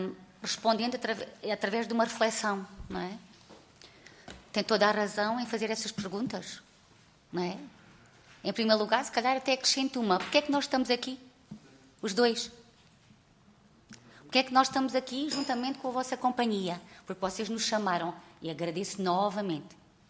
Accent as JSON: {"language": "Portuguese", "region": "Alentejo", "country": "Portugal", "said": "enquanto cidadã, enquanto portuguesa e alentejana e agricultora"}